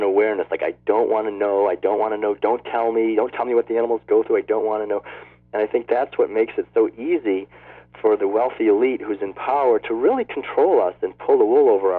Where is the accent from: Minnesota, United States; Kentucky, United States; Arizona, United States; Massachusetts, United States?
Massachusetts, United States; I'm from Massachusetts. Forebears came over on the Mayflower and on the Planter in 1620 and 1632, and so I come from Puritan stock